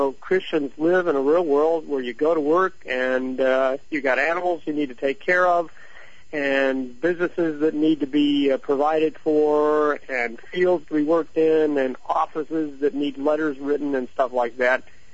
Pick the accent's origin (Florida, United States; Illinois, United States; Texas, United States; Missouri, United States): Missouri, United States; accent: Missouri; You can see my little Missouri accent there.